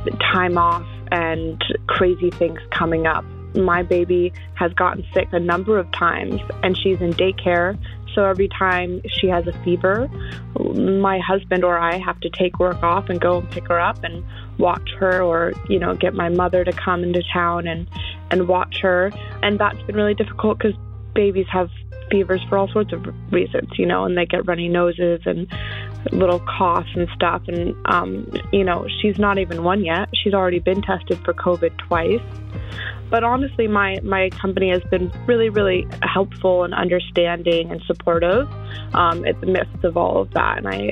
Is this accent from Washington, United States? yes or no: yes; Bellingham, Washington, United States; I'm from Bellingham, Washington.